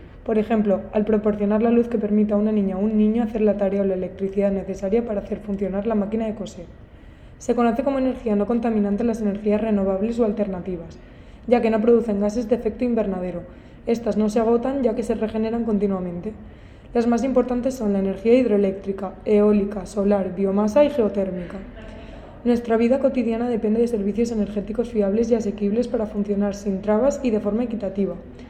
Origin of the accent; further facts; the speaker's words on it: Valencia, Valencian Community, Spain; soy de Valencia